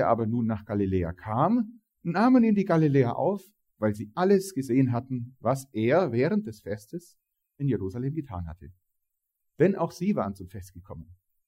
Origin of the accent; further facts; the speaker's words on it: Magdeburg, Saxony-Anhalt, Germany; bei mir, da wo ich herkomme, Magdeburg, da, Thalhofen, da wo ich wohne